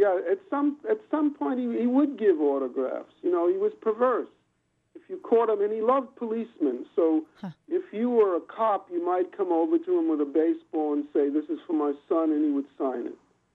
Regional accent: Bronx, New York, United States; For example, when I grew up in the Bronx and stood on the Grand Concourse at 161st Street, I could see right into the bowl of Yankee Stadium

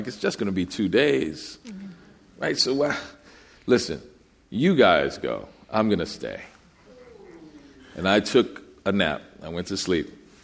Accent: New Orleans, Louisiana, United States; I'm from New Orleans, so I definitely want to do it there.

